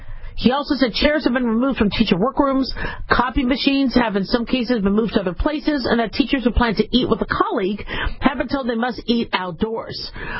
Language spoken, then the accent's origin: English; Arizona, United States; we grew up in Arizona, so we had to learn how to square dance.